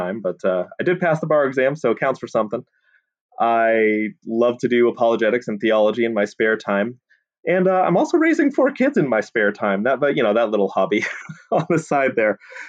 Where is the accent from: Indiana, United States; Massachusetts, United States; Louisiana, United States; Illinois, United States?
Massachusetts, United States; Southbridge; also born or lived in Maine / New York / Boston / Vermont; now in Lincoln, United States; I'm currently living in Lincoln, Nebraska, but I'm from Massachusetts originally, Southbridge, Massachusetts.